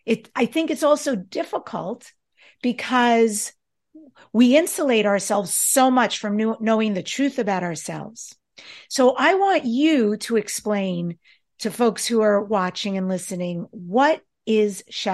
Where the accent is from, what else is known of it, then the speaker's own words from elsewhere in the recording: New York, United States; We grew up in New York.